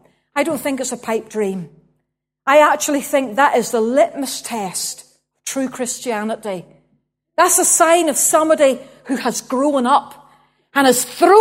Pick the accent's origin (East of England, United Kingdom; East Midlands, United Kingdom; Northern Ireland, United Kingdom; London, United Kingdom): Northern Ireland, United Kingdom; and we are still Northern Irish or whatever we happen to be.